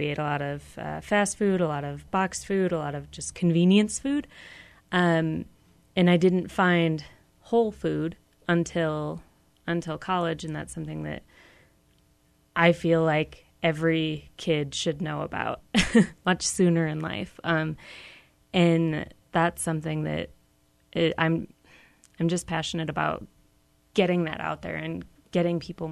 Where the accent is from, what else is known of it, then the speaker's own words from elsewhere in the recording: Michigan, United States; Well, I grew up in Michigan.